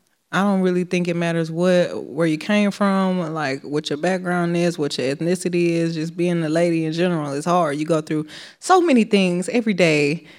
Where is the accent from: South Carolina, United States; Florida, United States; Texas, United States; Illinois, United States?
Texas, United States; Houston; Growing up in Houston, that's like the culture.